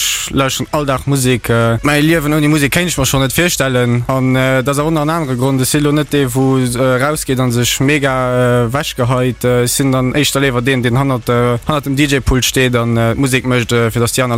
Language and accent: German; Rumelange, Luxembourg; Ich bin 20 Jahre. Ich komme aus der Minnet, für mich genau zu sehen, von Römmling.